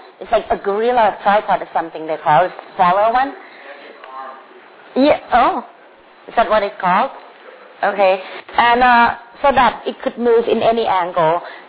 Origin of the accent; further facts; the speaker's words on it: Bangkok, Thailand; English is a second language; Like I said, I'm from Bangkok, Thailand.